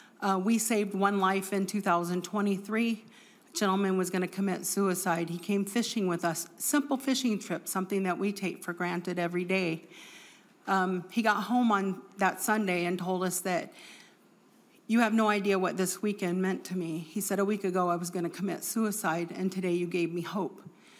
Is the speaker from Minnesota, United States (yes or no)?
yes; Wendell, Minnesota, United States; I am from Fergus Falls area of Minnesota, a little town called Wendell, just outside of Fergus